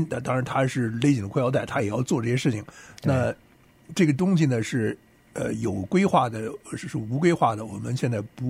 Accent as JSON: {"language": "Chinese", "country": "China", "said": "作为中国人当然我们大家都希望我们中国好，是吧？"}